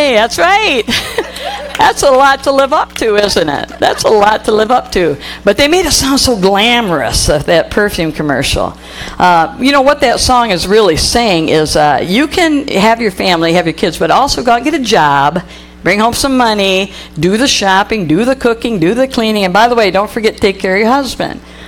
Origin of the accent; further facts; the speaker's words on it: Potterville, Michigan, United States; They wanted to get us out of the big city, I guess, into a small town. And I was raised out there in Potterville, went to school and everything in Potterville.